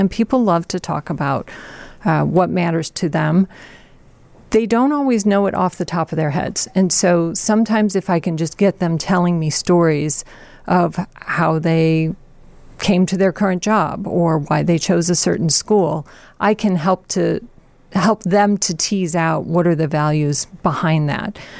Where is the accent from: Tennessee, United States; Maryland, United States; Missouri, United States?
Missouri, United States; St. Louis; So I always felt at home in Chicago, even though I grew up in St. Louis